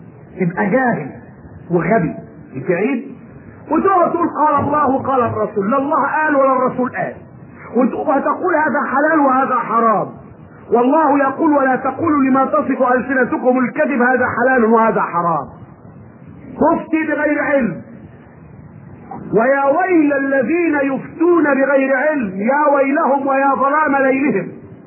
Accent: Egypt; في قاعدة عندنا في مصر ارجو ان تكون عندكم

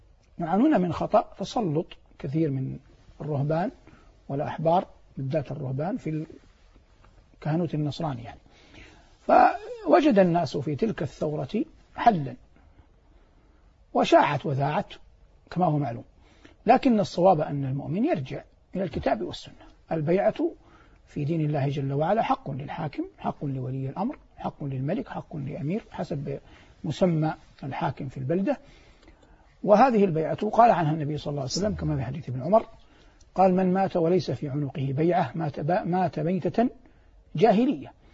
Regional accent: Saudi Arabia; ونحن مثلا في بلادنا المملكة العربية السعودية حرسها الله

